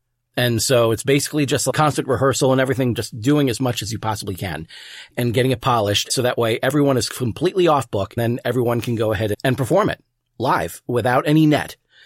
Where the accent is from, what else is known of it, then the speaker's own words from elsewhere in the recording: New York, United States; considering he was from Philly and I'm from New York. So we had that Eagles-Giants thing going